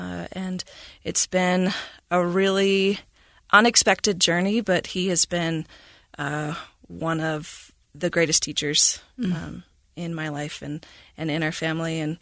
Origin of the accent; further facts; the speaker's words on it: Cache Valley, Utah, United States; So I grew up mostly in Utah. I was born in Cache Valley, and we moved around a bit as my dad rejoined the Army. And so when I was 7, we ended up back in Cache Valley, and I went to school there